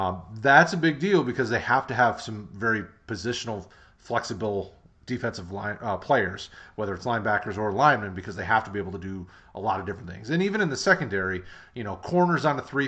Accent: Michigan, United States; up here when I was growing up in Michigan.

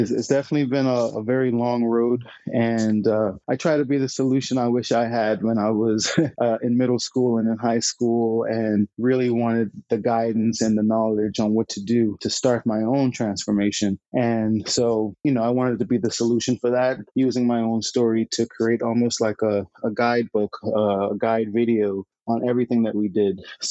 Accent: Bahamas; So I was born and raised in the Bahamas. My caretaker was my grandmother

